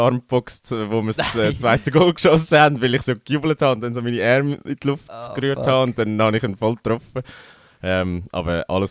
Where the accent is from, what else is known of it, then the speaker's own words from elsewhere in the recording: Bern, Switzerland; Und ich habe es auch schon anders erlebt in Bern, also dass wir Leute gewesen sind als Berner